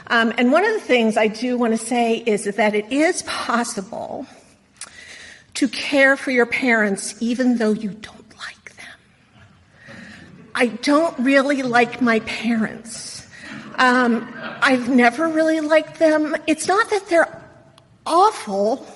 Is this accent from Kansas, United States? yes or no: yes; Wichita, Kansas, United States; And what had happened is I grew up in Wichita, Kansas, so a little north of here is Wichita, Kansas, right? And I grew up there, and there's nothing to do in Wichita, Kansas.